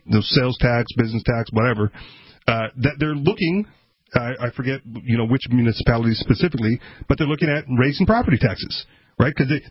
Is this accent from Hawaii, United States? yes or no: yes; Hawaii, United States; I'm from Hawaii, and what I know that they've done in Hawaii